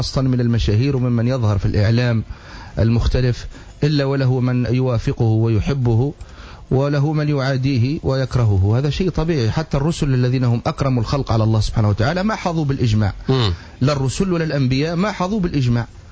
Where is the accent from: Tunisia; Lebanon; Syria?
Tunisia